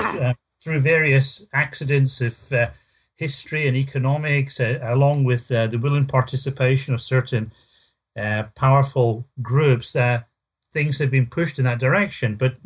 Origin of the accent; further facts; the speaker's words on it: South Africa; also born or lived in United Kingdom; I guess part of my early experience of growing up in South Africa probably played an important role